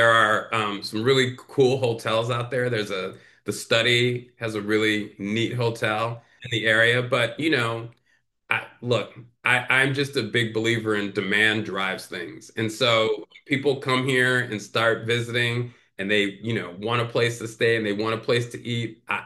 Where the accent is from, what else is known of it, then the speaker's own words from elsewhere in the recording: Chicago, Illinois, United States; I was born on the South Side, but I grew up on the North Side of Chicago. My mother remarried, and we married into a Latvian immigrant family.